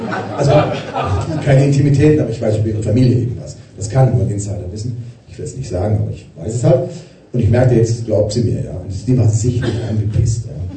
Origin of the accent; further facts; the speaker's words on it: Hamburg, Germany; Ich bin in Hamburg aufgewachsen. Deswegen kann ich auch halbwegs Deutsch. Bin aber aus Baden